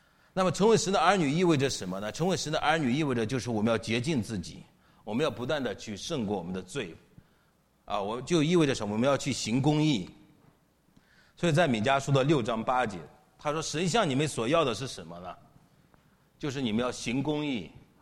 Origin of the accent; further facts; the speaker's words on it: China; 当时我作为中国人，我的传统的思想就是明哲保身嘛